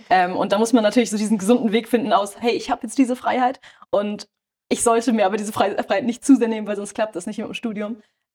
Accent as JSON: {"language": "German", "region": "Lower Saxony", "country": "Germany", "said": "ich komme aus der Region Hannover"}